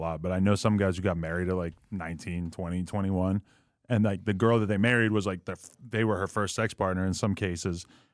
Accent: New Hampshire, United States; moved away as an adult; now in Los Angeles, United States; when I think about like growing up in New Hampshire, I mean, and granted, I only lived there until I was like 19 or 20

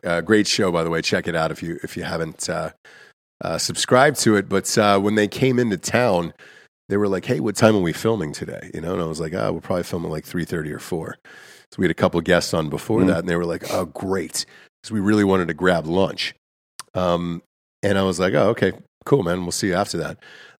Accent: Atlanta, Georgia, United States; I grew up in Atlanta, so Atlanta has the best strip clubs ever.

